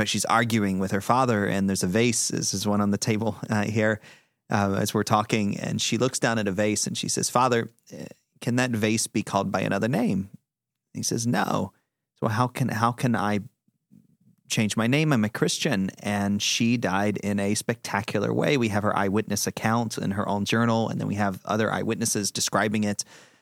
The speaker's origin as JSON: {"language": "English", "region": "Deep South", "country": "United States", "tie": "born or raised there", "said": "I grew up in the Deep South in the United States."}